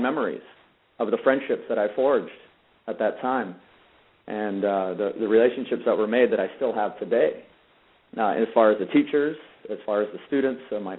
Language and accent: English; Vrindavan, Uttar Pradesh, India; moved away; also born or lived in New York, United States; And I was born here in New York, actually, in the United States. And then I was brought over to Vrindavan.